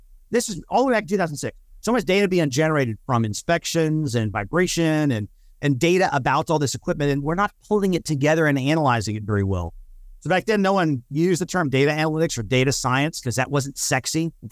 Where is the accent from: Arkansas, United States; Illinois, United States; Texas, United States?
Texas, United States; Dallas; so I grew up in Dallas area. Mom and dad both teachers.